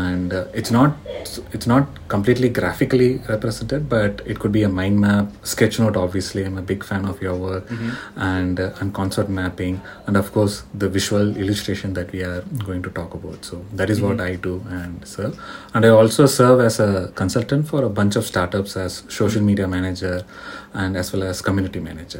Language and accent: English; India; I'm from India.